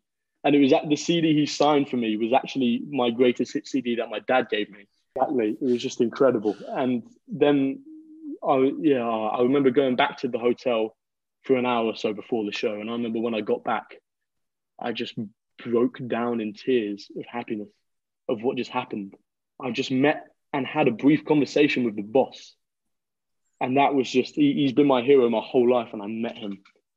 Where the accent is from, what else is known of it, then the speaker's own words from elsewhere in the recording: London, United Kingdom; I'm currently 19 years old. I'm born and raised in London, although right now I'm currently studying at university in Liverpool.